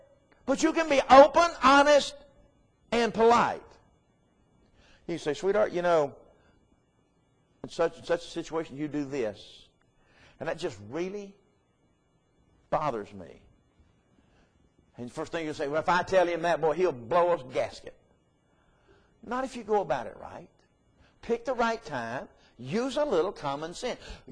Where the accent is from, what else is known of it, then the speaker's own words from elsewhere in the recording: the South, United States; When I retired from the United States Navy and came down here, I'm a Southerner.